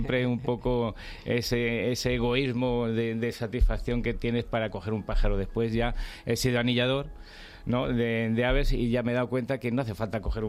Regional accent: Gavilanes, Castile and León, Spain; Gavilanes es un pequeño pueblecito del Valle del Tietar, en la Sierra de Gredos, la cara sur de la Sierra de Gredos, un lugar maravilloso.

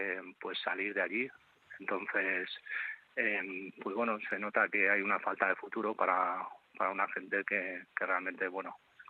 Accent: Madrid, Community of Madrid, Spain; Soy de origen sirio, nací en Madrid, y me crié allí, pero bueno, siempre he tenido ese vínculo con Siria

